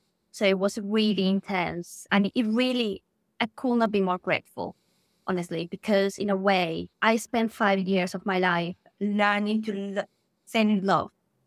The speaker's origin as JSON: {"language": "English", "country": "Spain", "tie": "born or raised there", "said": "As probably my accent gives away, I grew up in Spain and I studied there."}